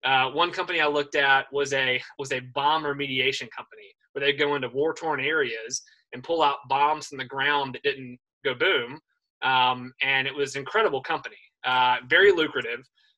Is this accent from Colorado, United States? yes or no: no; Oklahoma, United States; also born or lived in Alabama; I grew up in Oklahoma originally, and then Alabama, and so moved kind of all in the Southeast.